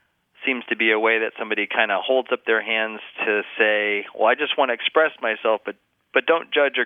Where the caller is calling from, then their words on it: Fairbanks, Alaska, United States; I'm calling from Fairbanks, Alaska.